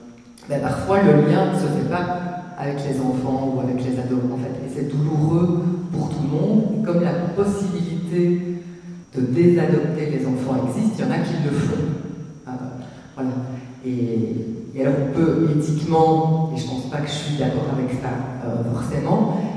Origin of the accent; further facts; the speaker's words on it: Belgium; moi, comme on l'a dit, je suis belge, hein, mais ça fonctionne plus ou moins de la même manière